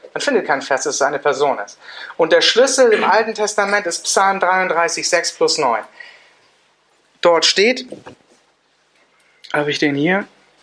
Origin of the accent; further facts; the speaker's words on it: Switzerland; ich komme jetzt aus der Schweiz